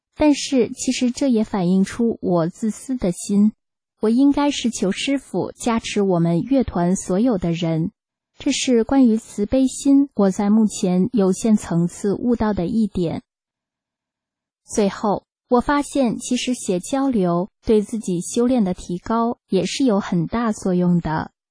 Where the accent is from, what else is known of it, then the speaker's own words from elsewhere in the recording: China; 我从中国来的时候带着很多执着和在中国养成的观念